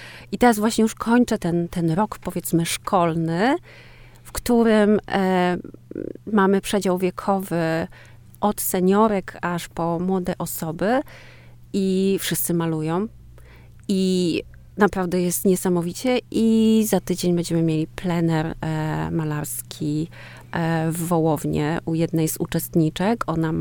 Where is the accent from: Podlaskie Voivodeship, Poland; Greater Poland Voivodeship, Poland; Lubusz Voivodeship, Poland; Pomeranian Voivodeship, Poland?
Pomeranian Voivodeship, Poland; Gdańsk; also born or lived in France / Ireland; now in Łukta, Poland; Mieszkałam we Francji przez kilka lat, mieszkałam w Irlandii przez kilka lat. W ogóle to jestem z Gdańska, jestem gdańszczanką. A teraz mieszkam tutaj pod Olsztynem w gminie Łukta i jest mi bardzo dobrze i praktycznie mieszkam w lesie.